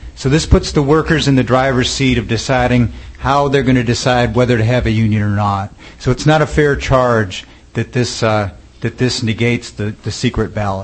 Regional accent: Newfield, New York, United States; I'm from Newfield, and I'm president of the Mid-State Central Labor Council.

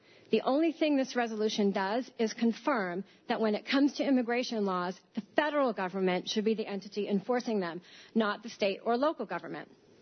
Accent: Ithaca, New York, United States; I'm from Ithaca.

